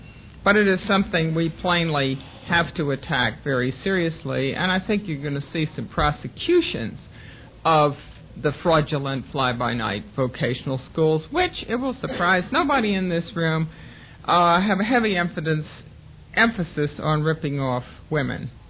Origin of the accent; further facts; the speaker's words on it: Washington, District of Columbia, United States; Maybe I ought to start by saying I'm the daughter of a career civil servant. That's how come I grew up in Washington.